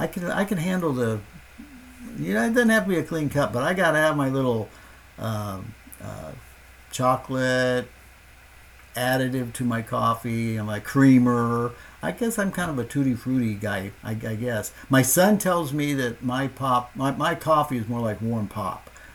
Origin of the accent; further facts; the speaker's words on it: Kansas, United States; No, wait a minute. I'm from Kansas.